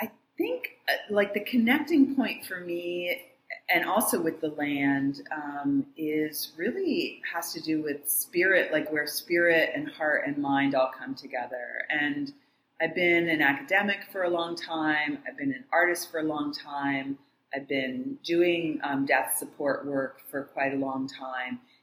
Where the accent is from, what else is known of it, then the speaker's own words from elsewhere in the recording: New Jersey, United States; I'm from New Jersey originally.